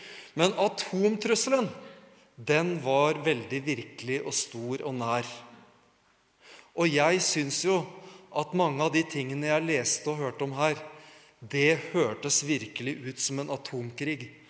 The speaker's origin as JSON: {"language": "Norwegian", "town": "Sandefjord", "region": "Vestfold", "country": "Norway", "tie": "born or raised there", "said": "Når jeg var tenåring, så hadde tenåringskoret hjemme i Sandefjord en musical om Jesu gjenkomst og de siste tider"}